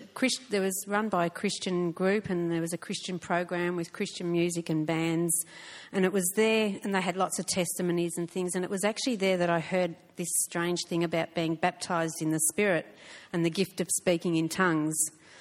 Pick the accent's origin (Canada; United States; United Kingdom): United Kingdom; Camberwell, London; born there; I was born in Camberwell.